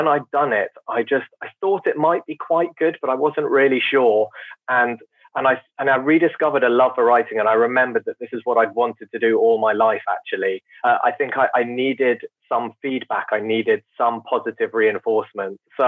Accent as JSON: {"language": "English", "country": "United Kingdom", "said": "I'm very British in that sense, in some ways."}